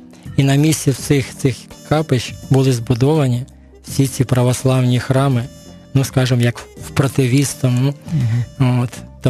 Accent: Sumy, Sumy Oblast, Ukraine; moved away as an adult; now in Nizhyn, Ukraine; Ні, я не народився в Ніжині, бо я військовий бувший, я полковник запасу, тому я родом сам із Сумщини, із Сум самих. Але так, останнє місце моєї просто служби було в Ніжині, я закінчив тут з 91-го року, і так залишився в Ніжині, Ніжин став моїм тепер рідним містом.

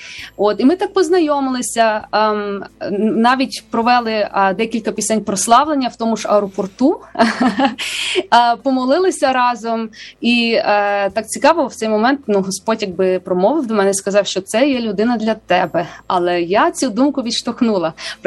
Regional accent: Lviv, Lviv Oblast, Ukraine; я сама зі Львова

